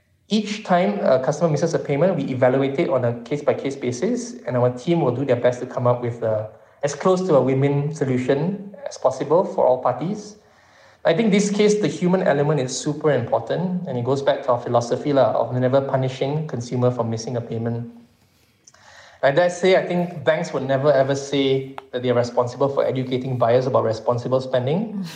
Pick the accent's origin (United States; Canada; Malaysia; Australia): Malaysia; English is a second language; being Malaysian myself